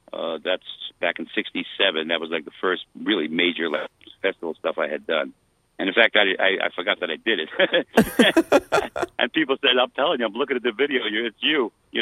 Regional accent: New York, United States; Well, I grew up in New York, and I started off as a classical player, as a classical trumpet player.

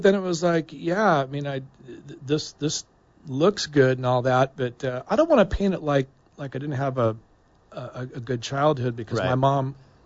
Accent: Long Beach, California, United States; Yeah, I mean, I grew up in Long Beach, and we grew up together.

